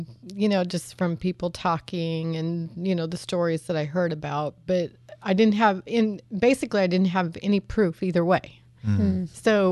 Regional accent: Nebraska, United States; I grew up in Nebraska, and he had some family that was in Nebraska.

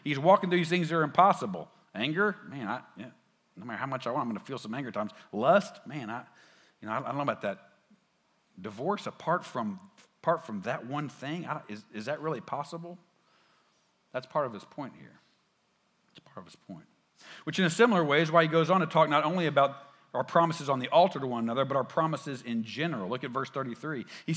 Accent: Little Rock, Arkansas, United States; I grew up here in the South. I grew up here in Little Rock, Arkansas. I grew up going to church my whole life.

